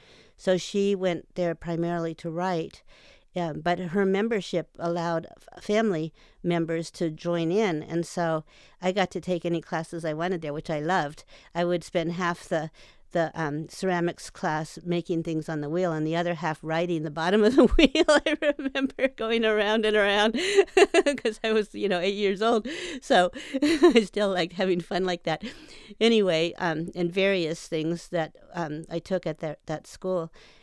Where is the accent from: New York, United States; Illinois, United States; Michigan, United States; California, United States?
California, United States; Berkeley; born there; I was born in Berkeley in 45, right after World War II.